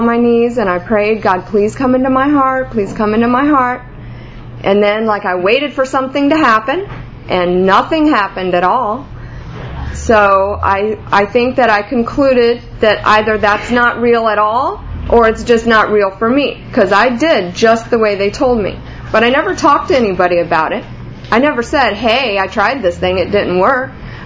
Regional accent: Gainesville, United States; also born or lived in Kentucky; Growing up, I was born in Kentucky, but my family moved to Gainesville when I was about 5 years old.

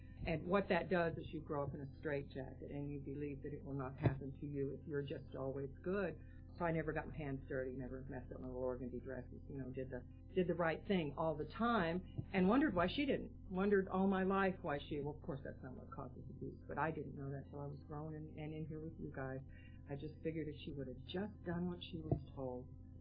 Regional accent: West Coast, United States; I was raised out on the West Coast by a great aunt and uncle, and I had an older sister.

